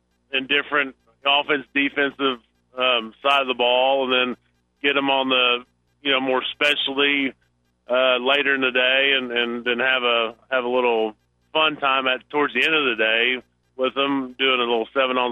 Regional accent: Springdale, Arkansas, United States; Oh, well, I'm from Springdale.

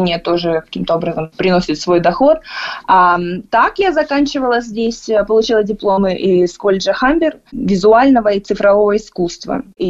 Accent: Almaty, Kazakhstan; now in Toronto, Canada; Я сама родом из Алматы. Мои родители встретились там, дети родились в Алмате, и как бы я закончила среднюю школу в Алмате.

